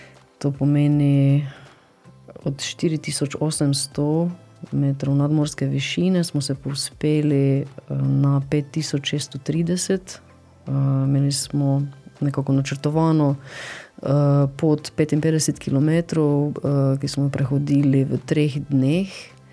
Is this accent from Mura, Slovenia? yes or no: yes; Ljutomer, Mura, Slovenia; moved away as an adult; also born or lived in China; Po koncu študija pa smo z družino iz Ljutomera z vlakom, iz Ljutomer mesto, stopili na vlak z 2 rukzakoma in šli preko Ukrajine, Rusije, s transsibirsko železnico na Kitajsko. Tam smo se ustalili v kraju Chengdu